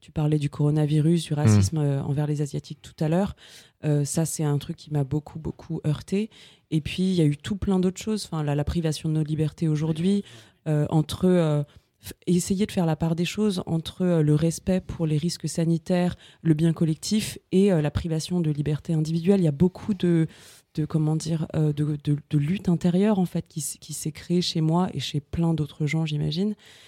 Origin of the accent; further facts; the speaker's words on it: Paris, Île-de-France, France; born there; mais moi, en fait, je suis né à Paris. Je vis ici